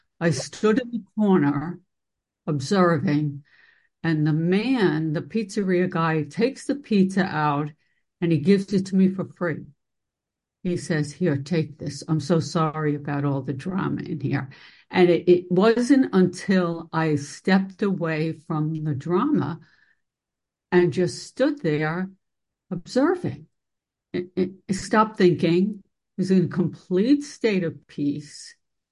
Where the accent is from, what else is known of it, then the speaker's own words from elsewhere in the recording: New York, United States; They don't speak English, okay, which was driving me crazy as a New Yorker.